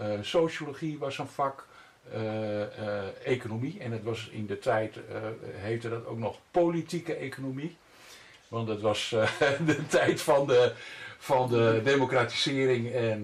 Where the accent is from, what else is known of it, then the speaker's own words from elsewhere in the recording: Zwolle, Overijssel, Netherlands; Ik kwam uit Zwolle.